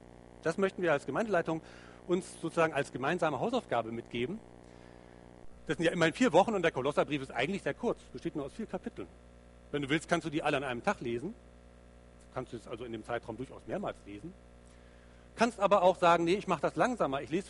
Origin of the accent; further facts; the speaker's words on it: Lübeck, Schleswig-Holstein, Germany; Ich kannte so eine Straße bei uns in Lübeck, wo ich aufgewachsen bin, über eine große Brücke, eine breite Straße, und dahinter war plötzlich Ende